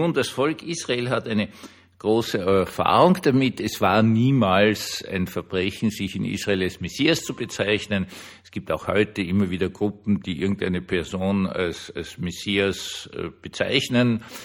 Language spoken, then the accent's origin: German; Vienna, Austria; als Wiener